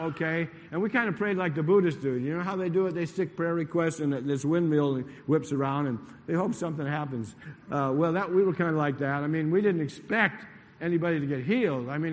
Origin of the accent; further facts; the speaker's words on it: Boston, Massachusetts, United States; born there; that happens to be my team, I was born in Boston